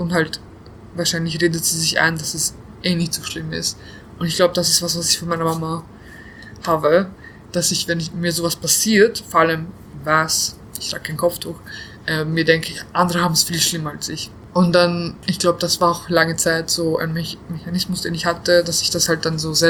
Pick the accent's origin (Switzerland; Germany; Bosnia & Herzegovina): Bosnia & Herzegovina; wir waren halt so mit Freunden alle, wir sind alle aus Bosnien